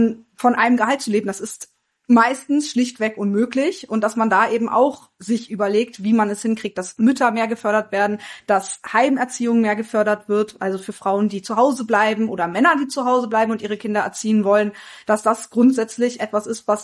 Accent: North Rhine-Westphalia, Germany; ich komme aus der Bundesrepublik

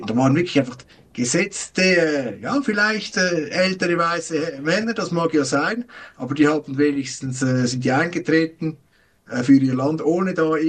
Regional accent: Switzerland; Ich meine, als Schweizer, ich hätte es nicht gerne, wenn mir da immer da jemand sagt, was wir zu tun haben.

